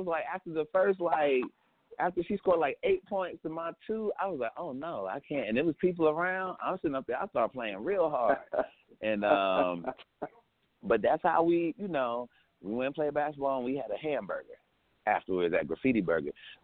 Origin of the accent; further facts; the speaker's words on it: Brooklyn, New York, United States; originally I'm from Brooklyn, New York. So I grew up in a neighborhood